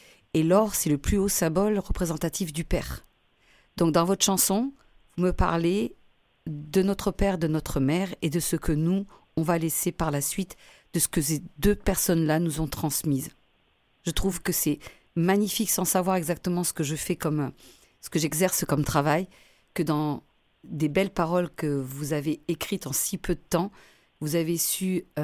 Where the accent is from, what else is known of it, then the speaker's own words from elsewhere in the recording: Italy; avec de l'huile d'olive parce que je suis italienne.